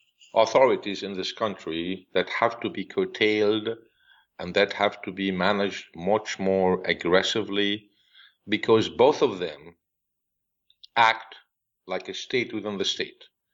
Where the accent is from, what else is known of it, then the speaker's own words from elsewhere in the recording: United States; I'm an American.